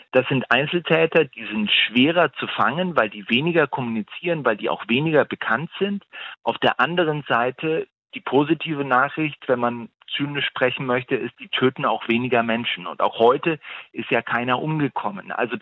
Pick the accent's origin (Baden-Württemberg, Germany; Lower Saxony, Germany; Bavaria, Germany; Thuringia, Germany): Bavaria, Germany; ich komme selber aus Bayern, ich kann mich noch sehr gut daran erinnern